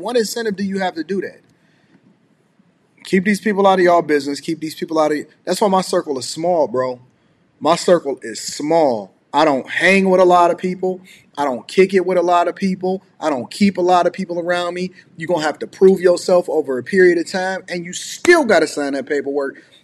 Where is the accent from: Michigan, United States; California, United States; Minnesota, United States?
Michigan, United States; Detroit; because I'm from Detroit, it's different.